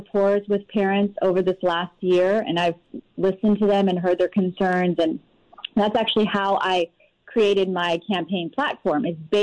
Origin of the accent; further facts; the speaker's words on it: California, United States; No, I actually grew up in Orange County, born and raised in California, but I grew up in Orange County.